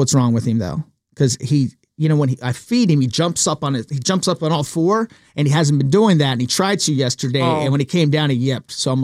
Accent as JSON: {"language": "English", "town": "Santa Clara", "region": "California", "country": "United States", "tie": "born or raised there", "moved": "yes", "lives_now": "Oregon, United States", "said": "I was born and raised in Santa Clara and lived there until 2 years ago when we moved to Oregon because it was getting too full"}